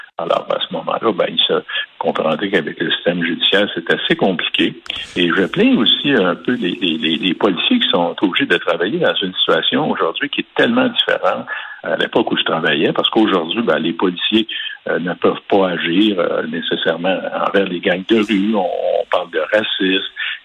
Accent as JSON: {"language": "French", "town": "Montreal", "region": "Quebec", "country": "Canada", "tie": "born or raised there", "said": "moi, je suis un Montréalais d'origine."}